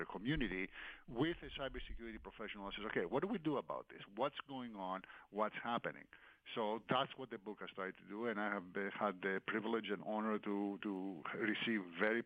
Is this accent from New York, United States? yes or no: yes; New York, United States; I'm from New York. Our business is New York.